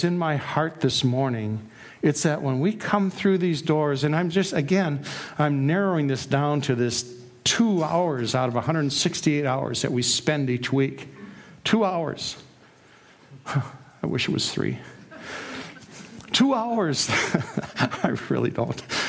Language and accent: English; Minneapolis, Minnesota, United States; Aside from the fact that I come from North Minneapolis and you come from the country.